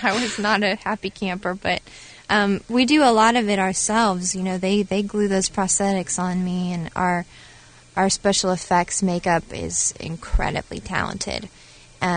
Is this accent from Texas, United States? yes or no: yes; San Antonio, Texas, United States; No, I haven't. You know, I'm from San Antonio. It's really far.